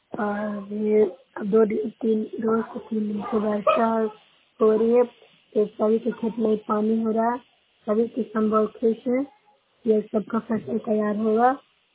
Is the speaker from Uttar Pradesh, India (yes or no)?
no; Bihar, India; मैं नौ से अबलग से हूँ, जिला नालंदा के निवासी हूँ।